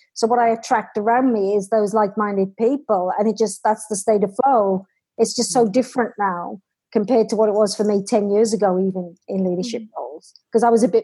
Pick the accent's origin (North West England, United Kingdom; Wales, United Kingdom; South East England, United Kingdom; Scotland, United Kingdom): Wales, United Kingdom; So with me, I'm Welsh, okay?